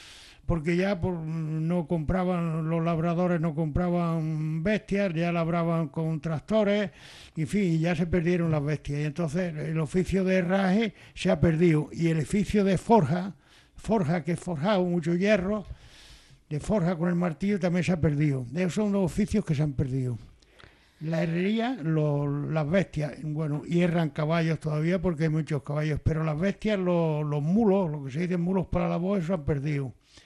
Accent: Turón, Andalusia, Spain; born there; now in El Ejido, Spain; No, nací en la provincia de Granada, en un pueblo de Alpujarra que le llaman Turón, en el 1938.

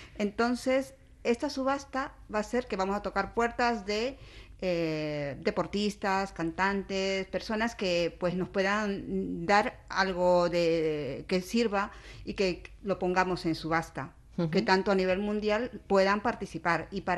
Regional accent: Lima, Peru; now in Almería, Spain; estoy yo, que soy de Lima, Perú, de aquí a Lima.

